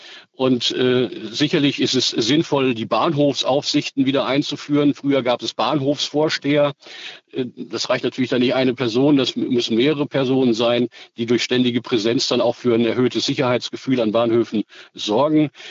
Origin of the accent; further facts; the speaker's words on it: Bad Oeynhausen, North Rhine-Westphalia, Germany; ich kann das anhand meiner Heimatstadt Bad Oeynhausen auch sagen. Das ist eine 50.000 Einwohnerstadt